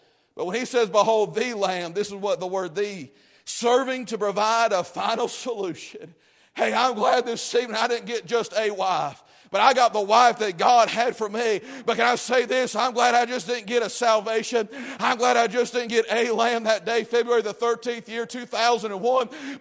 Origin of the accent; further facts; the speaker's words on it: North Carolina, United States; I'm not an English major. Listen, I'm from Western North Carolina. I failed English.